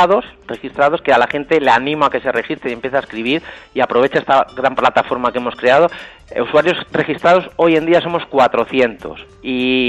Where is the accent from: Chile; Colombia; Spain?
Spain; Palencia, Castile and León; yo soy castellano, como bien dices, del norte, además de Castilla, de Palencia en concreto, pero sin embargo mi procedencia paterna es de un pueblecito muy cercano a Trujillo, Cáceres.